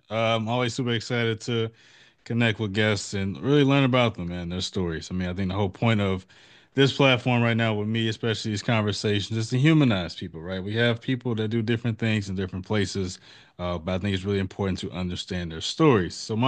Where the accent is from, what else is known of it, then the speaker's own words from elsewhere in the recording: St. Louis, Missouri, United States; I'm from St. Louis, man. So I'm a Cardinals fan by nature.